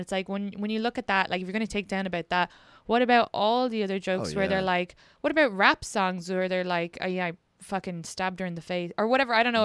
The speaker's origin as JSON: {"language": "English", "country": "Ireland", "said": "Well, I'm also Irish. We blew up shit too."}